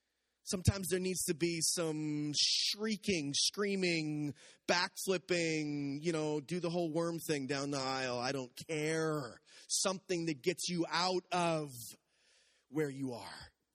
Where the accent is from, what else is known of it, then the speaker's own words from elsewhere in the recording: Saskatchewan, Canada; born there; I was born in Saskatchewan. I pastored in Saskatchewan for a while.